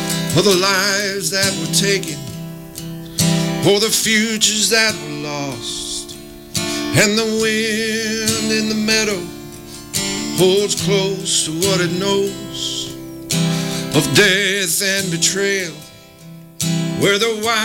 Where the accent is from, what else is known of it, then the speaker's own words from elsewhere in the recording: North Dakota, United States; also born or lived in Wisconsin; Not originally, no. I'm originally from North Dakota. I've been down here about 25 years or so.